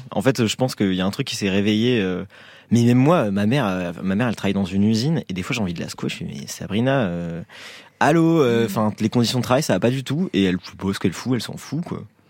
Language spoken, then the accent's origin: French; Chaumont, Grand Est, France; nous trois, on vient pas de Lyon, la moitié du groupe, on vient de la Diagonale du Vide, plus précisément de Chaumont, Langres, tout ça, donc dans la Haute-Marne.